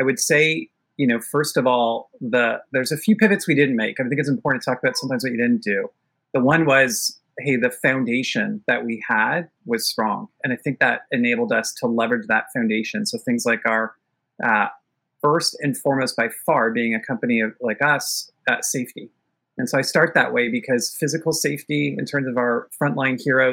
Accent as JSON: {"language": "English", "town": "Toronto", "region": "Ontario", "country": "Canada", "said": "I've been lived in the U.S. For several years. I'm from Toronto."}